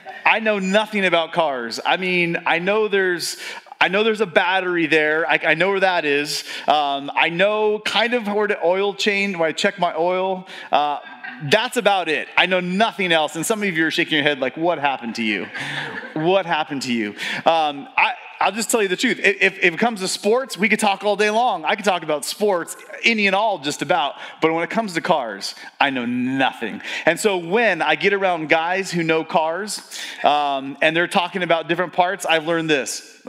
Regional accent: United States; I should know this because I'm an adult and I'm American and I went to school and yet I know not about this math.

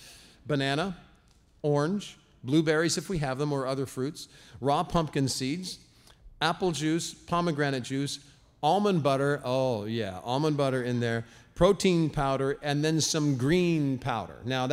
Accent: Ireland; Well, because I'm Irish.

